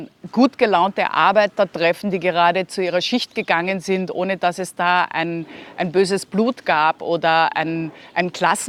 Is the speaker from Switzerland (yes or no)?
no; Lower Austria, Austria; wenn man so alt ist wie ich und damals als Kind in Niederösterreich oder im Waldviertel in der Gegend das Kind war.